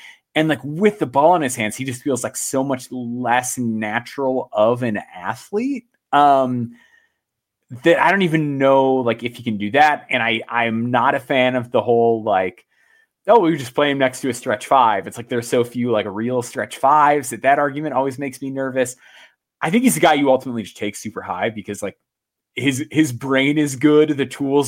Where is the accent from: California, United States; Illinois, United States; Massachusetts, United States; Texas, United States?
Illinois, United States; growing up in Chicagoland, the Bulls signed him